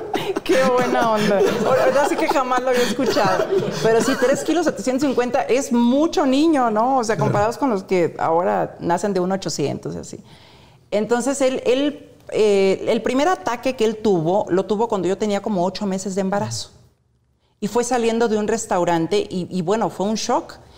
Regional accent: Huasteca, Mexico; vengo de la Huasteca, donde fui educada bajo principios muy estrictos

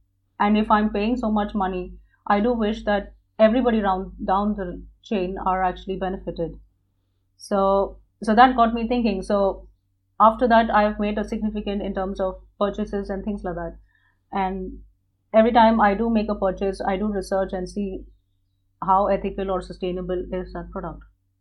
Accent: India; I'm from India, and I've been brought up with the value that, you know, when you cook food, you should cook in a good mood.

